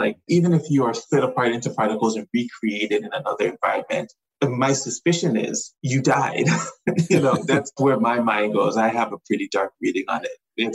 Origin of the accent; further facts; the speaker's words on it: St. Thomas, U.S. Virgin Islands; So I grew up in the Virgin Islands. I grew up on St. Thomas.